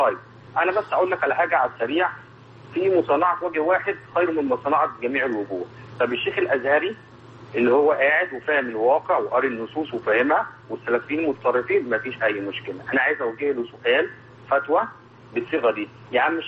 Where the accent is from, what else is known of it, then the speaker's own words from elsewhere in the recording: Alexandria, Alexandria Governorate, Egypt; لأن أنا أصلا من اسكندرية